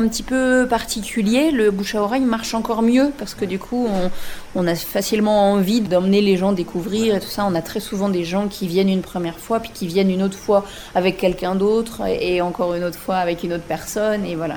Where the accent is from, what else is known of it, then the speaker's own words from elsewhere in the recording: Bourgogne-Franche-Comté, France; Moi, je suis originaire du Mâconnais et je suis d'une famille viticole